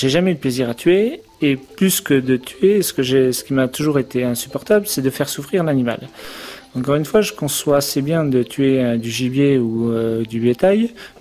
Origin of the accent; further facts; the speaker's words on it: Bayonne, Nouvelle-Aquitaine, France; j'ai grandi au Pays Basque, à Bayonne, avec des parents médecins qui m'ont toujours fait découvrir la nature, et avec des grands-parents qui vivaient en Charente, à la campagne, et on est une famille de chasseurs.